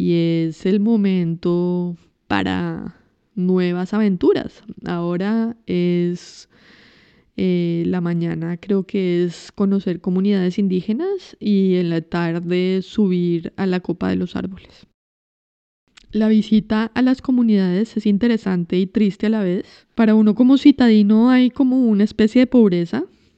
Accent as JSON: {"language": "Spanish", "country": "Colombia", "said": "si tú eres colombiana y yo soy francés"}